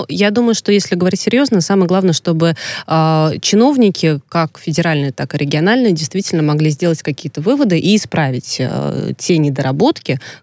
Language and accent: Russian; Saratov, Saratov Oblast, Russia; Знаешь, я родом из Саратова